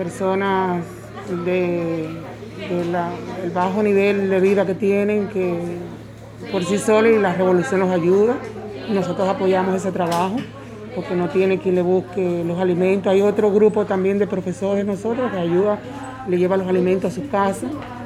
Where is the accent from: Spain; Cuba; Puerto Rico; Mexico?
Cuba; nosotros somos solidarios, los cubanos somos así